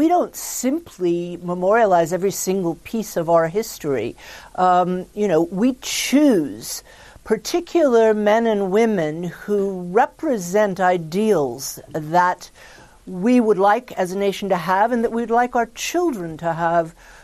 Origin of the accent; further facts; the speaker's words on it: Atlanta, Georgia, United States; born there; I was born in Atlanta, Georgia, shortly after the Supreme Court decided Brown versus Board of Ed.